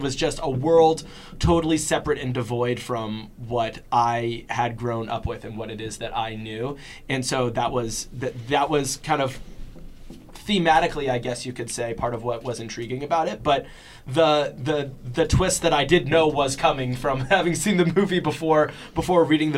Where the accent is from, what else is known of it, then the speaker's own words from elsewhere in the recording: Massachusetts, United States; where I grew up in the Merrimack Valley of the North Shore of Massachusetts, very kind of like suburbia.